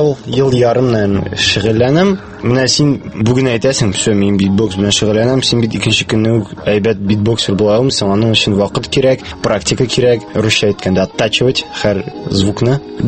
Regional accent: Kazan, Tatarstan, Russia; мин Казанда тудым, Казанда яшим, Казанда мәктәпне бетердем, Казан мәктәбен.

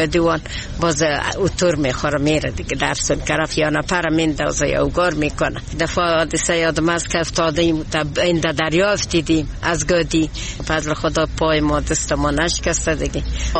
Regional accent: Herat, Afghanistan; ماده از هرات هستیم،

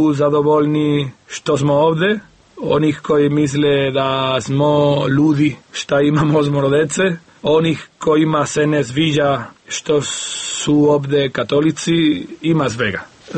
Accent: Malaga, Andalusia, Spain; now in Užice, Serbia; Došli smo iz Malage, koja je peti grad u Španiji.

